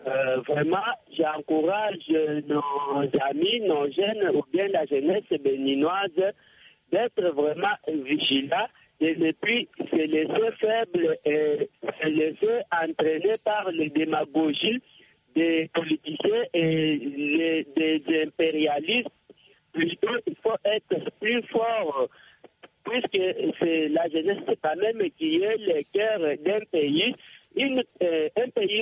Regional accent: DR Congo; Alors, chez nous, en RDC

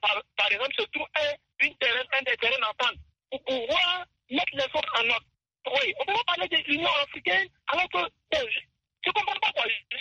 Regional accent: Côte d’Ivoire; Je suis un Ivoirien, je sais de quoi je suis en train de vous parler.

